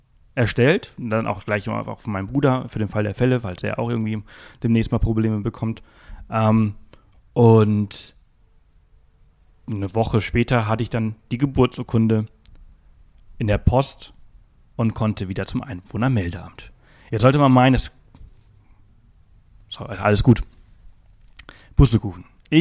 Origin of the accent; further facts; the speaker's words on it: Alcúdia, Balearic Islands, Spain; Aber ich komme halt nicht aus Palma. Ich komme aus Alcudia. Das ist so ein kleiner Ort. Hat 15.000 Einwohner oder irgendwie sowas.